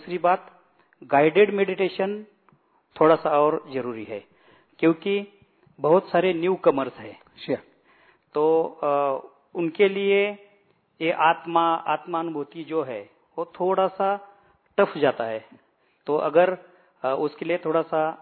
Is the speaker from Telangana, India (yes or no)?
no; Pune, Maharashtra, India; मैं पुणे से हूँ, पुणे महाराष्ट्र से।